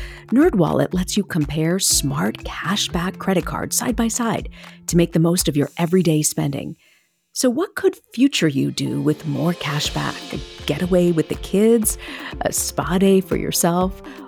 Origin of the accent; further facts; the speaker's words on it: Tampa, Florida, United States; up in Tampa, almost two decades since we've been here, and it's just so awesome. I'm so excited for my hometown.